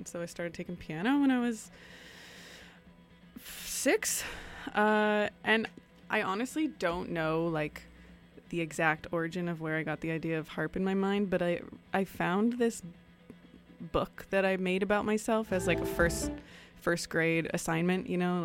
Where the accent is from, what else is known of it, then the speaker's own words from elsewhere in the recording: Chicago, Illinois, United States; also born or lived in Portland, Oregon; now in Vancouver, California, United States; I grew up I lived in Portland for half of my childhood and then lived in Chicago.